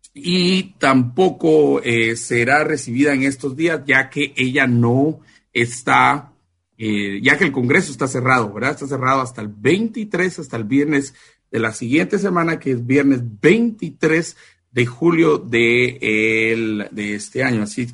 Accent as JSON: {"language": "Spanish", "town": "San Martín Jilotepeque", "region": "Chimaltenango", "country": "Guatemala", "tie": "born or raised there", "said": "En San Martín, Jilotepeque, allá en mi pueblo, allá en Chimaltenango"}